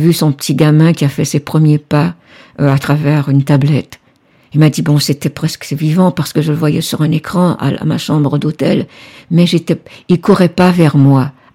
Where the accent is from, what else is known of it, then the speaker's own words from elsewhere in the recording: Canada; Et chez nous, au Canada, on a un gouvernement qui n'est pas majoritaire.